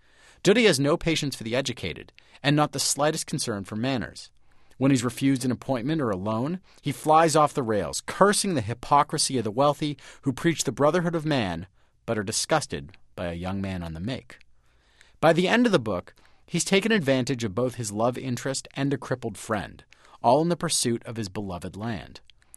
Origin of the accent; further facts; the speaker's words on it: Toronto, Ontario, Canada; born there; By contrast, I was born in Toronto, in the lap of upper middle-class luxury.